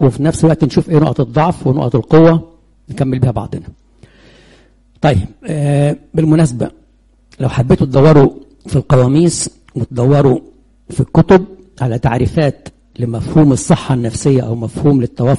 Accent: Egypt; من ضمن الحاجات اللي بتلخبط الدنيا عندنا في مصر بالتحديد إن الأدوار مش واضحة

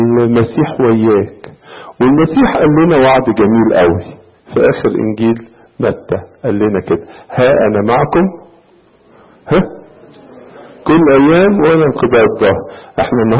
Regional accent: Egypt; مدينة كبيرة زي مدينة اسكندرية كده عندنا في مصر

